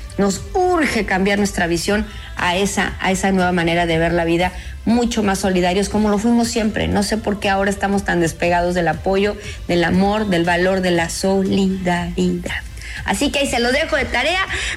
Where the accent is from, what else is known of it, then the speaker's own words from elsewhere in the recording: Mexico; Así somos los mexicanos